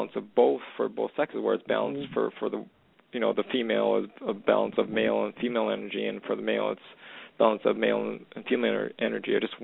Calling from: Western Canada, Canada; I'm calling from Western Canada.

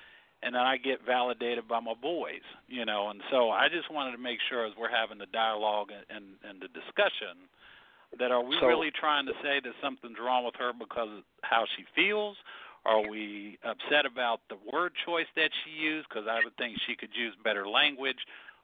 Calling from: Columbus, Ohio, United States; I'm calling from Columbus, Ohio.

